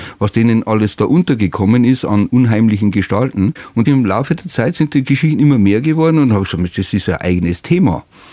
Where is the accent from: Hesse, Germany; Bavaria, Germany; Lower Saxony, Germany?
Bavaria, Germany; Grafenau; Ich bin in Grafenau geboren und aufgewachsen.